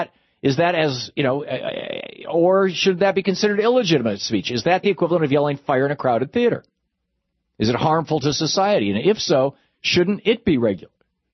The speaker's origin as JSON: {"language": "English", "town": "Lansing", "region": "Michigan", "country": "United States", "tie": "born or raised there", "said": "I remember, you know, growing up in Lansing, Michigan, where there weren't any private schools that I know of other than the Catholic private school."}